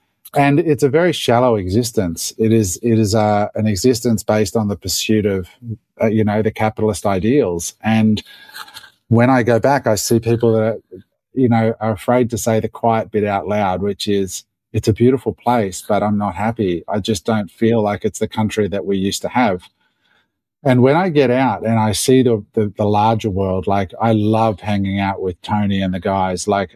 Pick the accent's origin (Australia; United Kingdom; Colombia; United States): Australia; Now, as an Australian business person, my head exploded